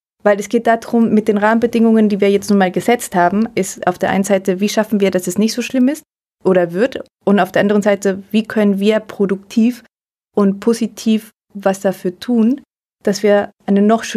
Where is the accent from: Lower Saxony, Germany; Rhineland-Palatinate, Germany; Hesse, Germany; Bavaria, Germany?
Rhineland-Palatinate, Germany; Mainz; born or raised there